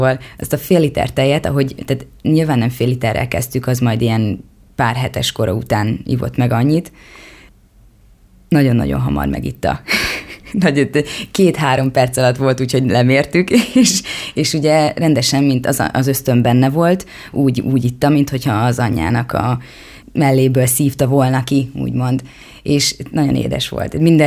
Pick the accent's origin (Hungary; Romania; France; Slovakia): Hungary; Balmazújváros, Hajdú-Bihar; konkrétan Balmazújvároson nőttem föl, de van nagyon sokan ismerik biztos a Keleti Főcsatornát, és ott rengeteg víkendház van. Na, mi azon a környéken laktunk, tehát rendesen családi házunk volt kint, és még mindig azóta is kint van.